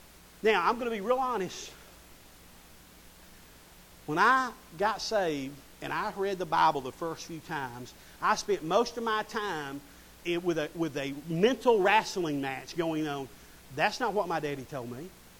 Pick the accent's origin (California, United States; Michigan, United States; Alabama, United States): Alabama, United States; Collinsville; I'm from Collinsville, Alabama. Y'all know that? Some of y'all might not know that.